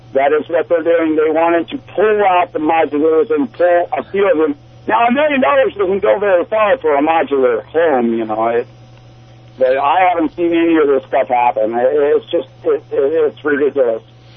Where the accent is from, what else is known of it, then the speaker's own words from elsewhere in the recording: Los Gatos, California, United States; now in Santa Cruz, United States; I've been here for 10 years. I'm originally from Los Gatos, California.